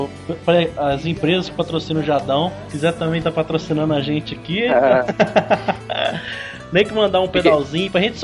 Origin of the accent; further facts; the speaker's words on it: Barra de São Francisco, Espírito Santo, Brazil; Barra de São Francisco, Espírito Santo.